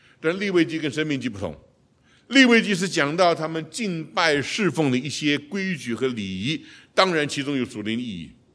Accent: China; 你今天走过路，我们中国人讲的嘛，水过无痕呢

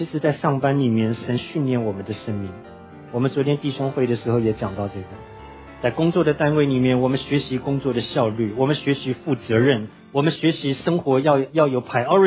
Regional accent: Taiwan; 我小的时候住在眷村里面

